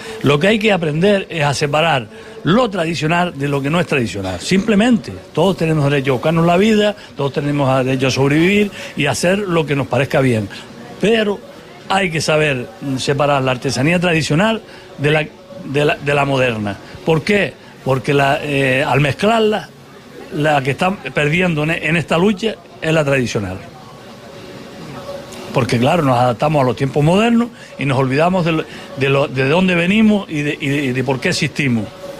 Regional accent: Canary Islands, Spain; Nuestra identidad como canarios y majoreros y demás se está perdiendo por completo

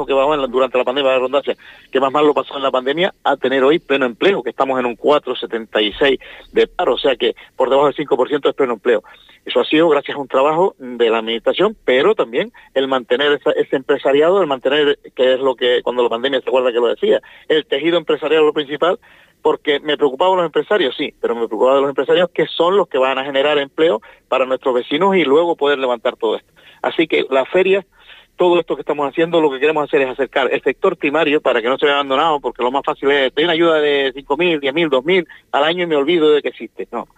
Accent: Toto, Canary Islands, Spain; yo soy de un pueblo ganadero, soy del pueblo de Toto, que me crié, era agrícola ganadero, ahora pues es un pueblo dormitorio de la zona turística

